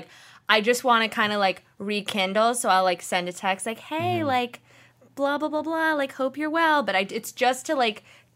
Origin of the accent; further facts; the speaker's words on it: Los Angeles, California, United States; born or raised there